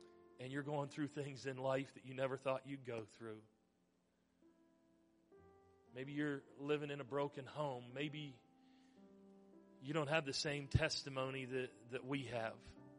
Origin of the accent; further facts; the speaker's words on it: Parker, Pennsylvania, United States; I grew up in Parker, Pennsylvania. I spent pretty much the first 38 years of my life in Parker, Pennsylvania.